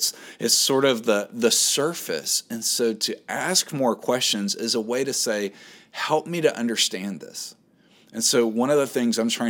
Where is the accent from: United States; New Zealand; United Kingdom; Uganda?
United States; the South; Even though I grew up in the South and I've lived in states that were pivotal in the civil rights movement